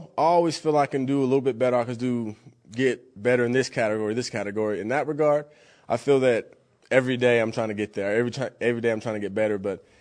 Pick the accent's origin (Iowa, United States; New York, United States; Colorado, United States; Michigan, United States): Colorado, United States; Denver; also me growing up in Denver, I remember watching Jay Cutler for the Broncos